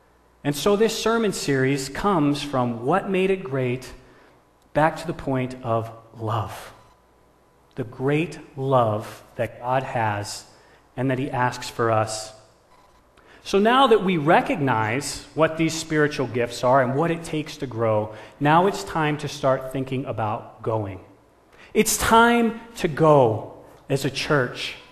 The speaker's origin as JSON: {"language": "English", "town": "San Diego", "region": "California", "country": "United States", "tie": "born there", "also_born_or_lived": "Detroit / Memphis / New Orleans / Cape Cod", "said": "I was born in San Diego, moved to Detroit, Michigan, from Detroit, Michigan to Memphis, Tennessee"}